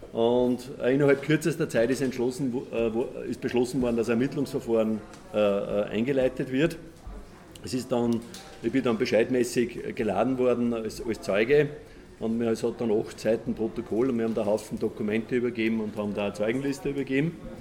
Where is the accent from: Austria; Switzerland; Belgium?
Austria; St. Peter in der Au, Lower Austria; Ich komme aus der Gemeinde St. Peter in der Au